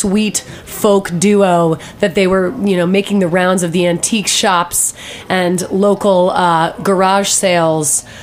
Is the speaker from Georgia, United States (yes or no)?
no; Delaware, United States; Well, I met these two boys I grew up in Delaware.